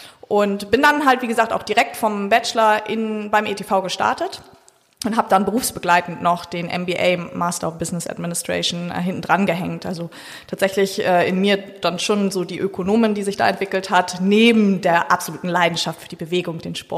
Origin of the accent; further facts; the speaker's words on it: Hamburg, Germany; Ja, ich bin gebürtig aus Hamburg tatsächlich